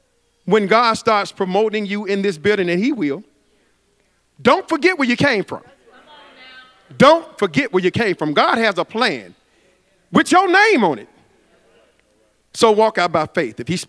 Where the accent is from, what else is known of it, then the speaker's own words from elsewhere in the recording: Memphis, Tennessee, United States; I'm from Memphis, too.